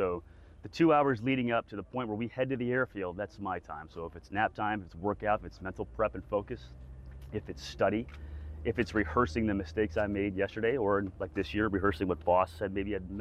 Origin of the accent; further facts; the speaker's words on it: Oklahoma City, Oklahoma, United States; I'm kind of a, you know, I'm from Oklahoma City, but I came from a military family.